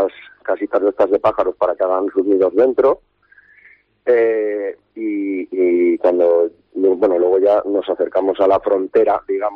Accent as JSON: {"language": "Spanish", "town": "Montán", "region": "Valencian Community", "country": "Spain", "said": "yo soy de Montán"}